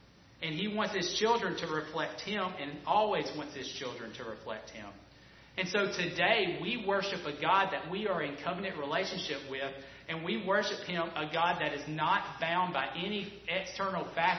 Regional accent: United States; As an American, I live in North Carolina.

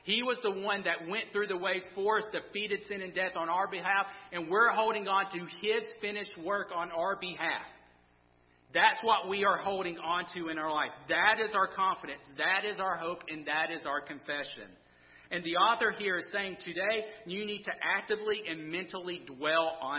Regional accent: Deep South, United States; listen, we're in the South and I was raised in the Deep South.

